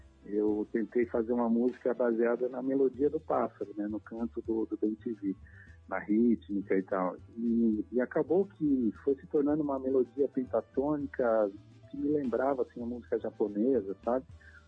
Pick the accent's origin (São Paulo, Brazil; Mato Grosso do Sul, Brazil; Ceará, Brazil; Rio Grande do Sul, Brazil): São Paulo, Brazil; Tietê; Essa é bem a minha cara, assim, a minha raiz mesmo, porque eu sou da cidade de Tietê.